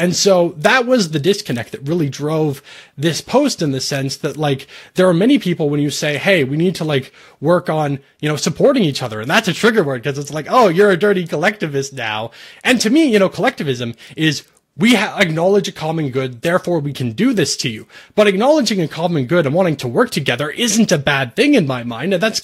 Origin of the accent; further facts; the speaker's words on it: Canada; as a Canadian